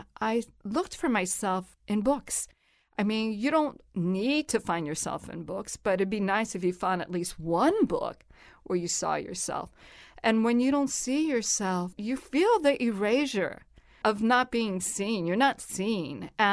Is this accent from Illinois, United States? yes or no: yes; Chicago, Illinois, United States; Oh, yeah. I grew up in Humboldt Park, and that was a Puerto Rican community.